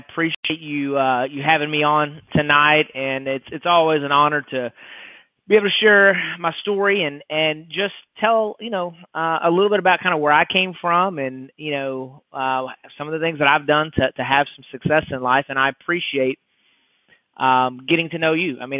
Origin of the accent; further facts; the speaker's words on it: Tyler, Texas, United States; now in McKinney, United States; I'm just a good old East Texas boy. I grew up out in the Tyler, Texas area, and the last 20, I guess about 6 years, I've been in McKinney, Texas, which is just north of Dallas.